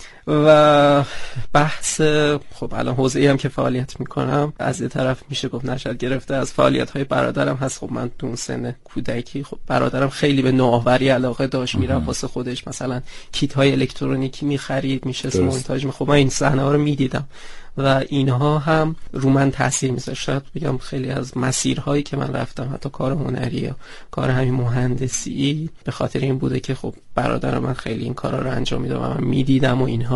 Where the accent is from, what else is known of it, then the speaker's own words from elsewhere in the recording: Urmia, West Azerbaijan, Iran; first language Azerbaijani; متولد سال 1374، آذری زبان، متولد شهر ارومیه هستم.